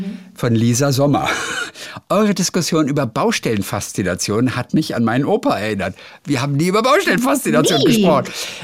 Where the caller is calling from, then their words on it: Dresden, Saxony, Germany; Ich komme aus Dresden und höre schon seit Monaten begeistert.